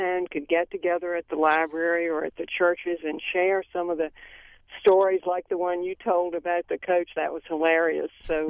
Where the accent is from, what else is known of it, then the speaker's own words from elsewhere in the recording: Franklin, Virginia, United States; growing up in Franklin, Virginia, and went to the public high school and then to Hollins College and majored in English.